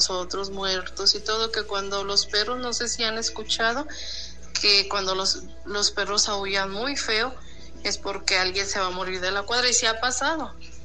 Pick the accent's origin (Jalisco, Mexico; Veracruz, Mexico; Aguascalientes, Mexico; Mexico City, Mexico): Jalisco, Mexico; Arandas; Aquí en mi pueblo, en Arandas, Jalisco, hay otra leyenda así